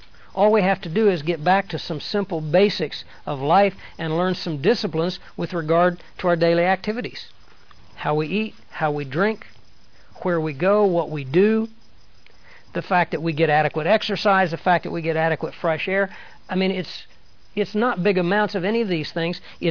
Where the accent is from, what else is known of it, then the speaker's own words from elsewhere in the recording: Kansas, United States; You know, I came from Kansas, which is right in the wheat belt of the United States.